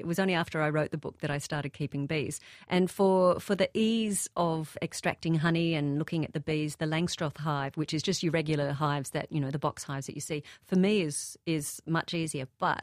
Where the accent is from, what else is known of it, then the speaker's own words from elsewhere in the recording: Hobart, Tasmania, Australia; In my hometown of Hobart in Tasmania. Tasmania's at the end of the world, in case you don't know.